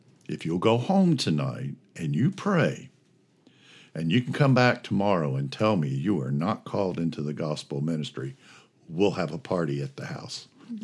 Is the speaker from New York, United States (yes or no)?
no; Norfolk, Virginia, United States; I grew up in Norfolk, Virginia.